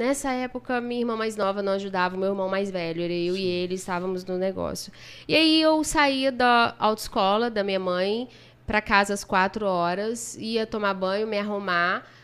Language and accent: Portuguese; Campos dos Goytacazes, Rio de Janeiro, Brazil; born there; Eu nasci em Campos.